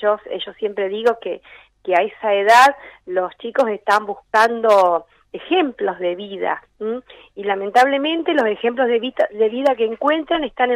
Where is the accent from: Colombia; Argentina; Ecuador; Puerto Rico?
Argentina; Como argentinos.